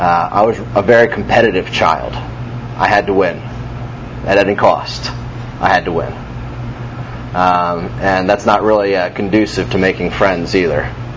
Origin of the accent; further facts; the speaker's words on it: Bethlehem, Pennsylvania, United States; born there; Let's begin at the beginning. I was born in Bethlehem, Pennsylvania. I was the first of two sons to two very loving parents.